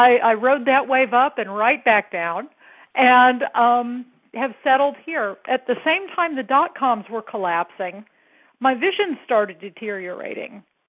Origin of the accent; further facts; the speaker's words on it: Kansas City, Missouri, United States; now in San Francisco, United States; I grew up in the Midwest in the Kansas City area, and I went to the University of Missouri.